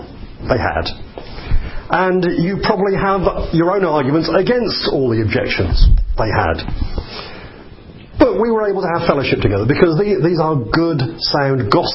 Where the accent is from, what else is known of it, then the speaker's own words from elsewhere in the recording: London, United Kingdom; I've become much more English since I moved there from London than I ever was in London.